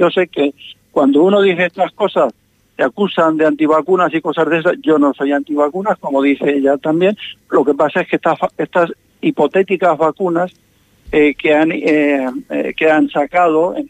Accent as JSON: {"language": "Spanish", "region": "Castilla-La Mancha", "country": "Spain", "said": "Soy manchego, sí, soy manchego."}